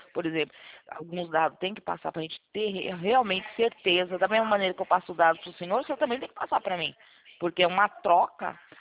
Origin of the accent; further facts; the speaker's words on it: Northeast Region, Brazil; porque eu sou nordestina, sabe?